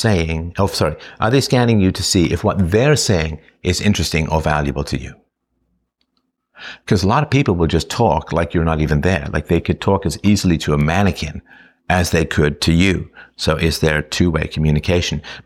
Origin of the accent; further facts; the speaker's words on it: England, United Kingdom; growing up in England, traveling to Ireland, taking entrance exams for school in Scotland, coming to Canada. I went, of course, to Africa and Germany because of my mother's German. My father was Irish, but worked in South Africa.